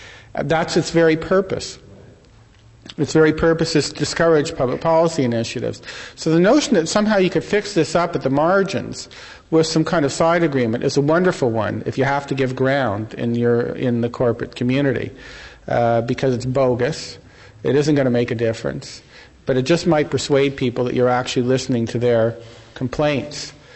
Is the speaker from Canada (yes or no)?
yes; Canada; I'm a Canadian